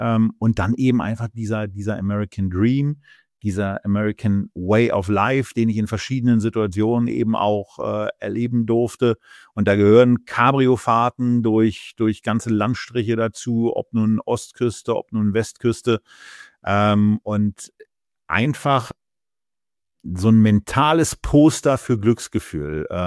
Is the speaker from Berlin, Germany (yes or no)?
yes; Berlin, Germany; Und naja, ich bin eben Berliner, was soll ich sagen?